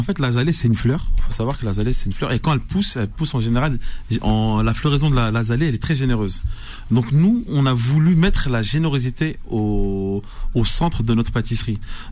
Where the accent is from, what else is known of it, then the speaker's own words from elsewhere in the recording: France; moi j'ai grandi en France